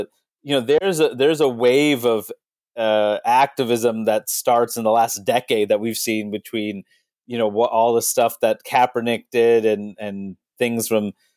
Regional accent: New York, United States; I really should know this, considering I'm born and raised in New York, but I don't know.

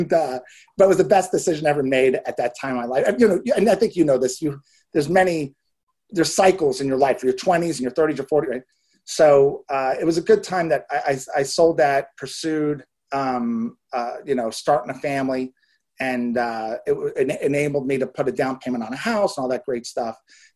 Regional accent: United States; And I'm like, I'm just an American.

